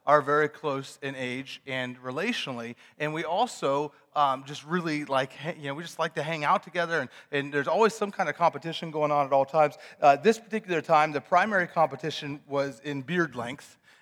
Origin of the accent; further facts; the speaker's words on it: Ohio, United States; I'm from Ohio. We don't talk about Michigan there.